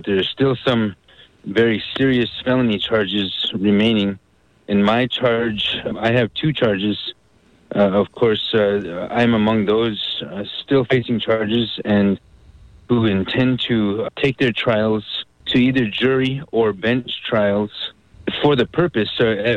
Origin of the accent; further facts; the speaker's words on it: United States; Yeah, I grew up on the Standing Rock Reservation, and I've lived here now for the last 4 years.